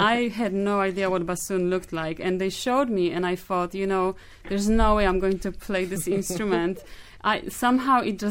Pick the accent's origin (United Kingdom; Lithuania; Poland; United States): Poland; And I told him I was from the mountains. I'm a Highlander.